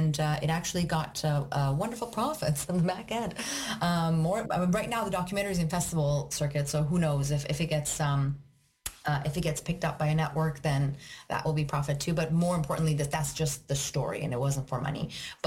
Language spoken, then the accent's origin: English; Iran; growing up in Iran, like, one, the government thinks that, you know